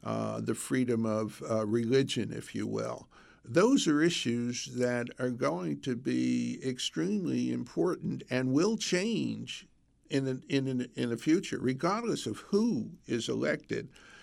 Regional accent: Brooklyn, New York, United States; also born or lived in Long Island; I'm from New York, born and raised in Brooklyn and moved to Long Island and raised my family on Long Island.

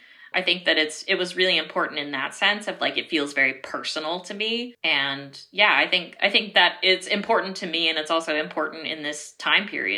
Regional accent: Maui, Hawaii, United States; moved away as an adult; I was born on Maui and then moved to the mainland for college, and I've kind of been here since then. And so I think a lot of it was missing home.

